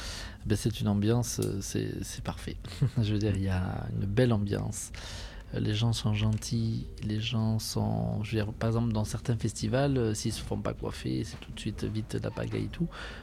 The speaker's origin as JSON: {"language": "French", "region": "Nouvelle-Aquitaine", "country": "France", "said": "moi, je suis basque. J'habite au Pays Basque, à Hendaye."}